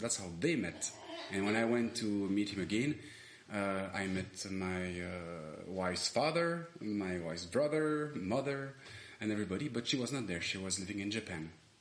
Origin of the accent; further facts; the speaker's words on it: Wallonia, Belgium; English is a second language; now in Lithuania; I'm from Belgium, the French-speaking part of Belgium, the south, the region of Charleroi.